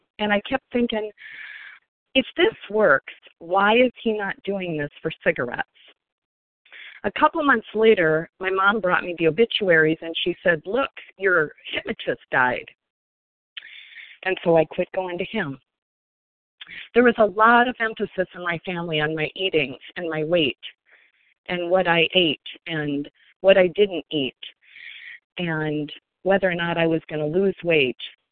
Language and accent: English; Sioux Falls, South Dakota, United States; I grew up in Sioux Falls, South Dakota, as the oldest of five.